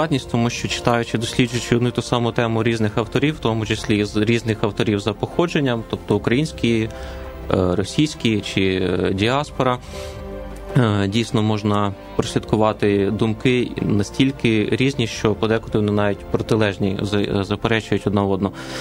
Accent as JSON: {"language": "Ukrainian", "town": "Zhytomyr", "region": "Zhytomyr Oblast", "country": "Ukraine", "tie": "born or raised there", "said": "Народився в травні 1989 року на прекрасній Рівненщині. І так сталося, що дуже скоро довелося виїхати в місто Житомир. Власне, школу і дитинство провів там, але кожного літа, по можливості, батьки намагалися мене до бабусі назад на Рівненщину відправляти."}